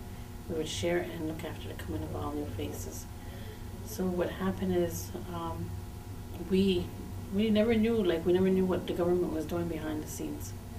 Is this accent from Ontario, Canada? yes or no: yes; Ontario, Canada; I'm from the Cayuga Nation, Turtle Clan, Six Nations of the Grand River.